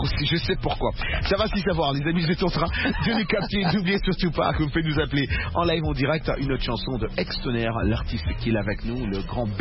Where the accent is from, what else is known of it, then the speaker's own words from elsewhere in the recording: Washington, District of Columbia, United States; Nous, on vient des States, on vient de Washington.